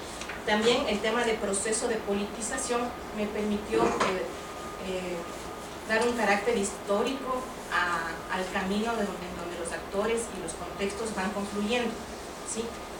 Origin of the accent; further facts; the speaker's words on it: Ecuador; porque yo soy ecuatoriana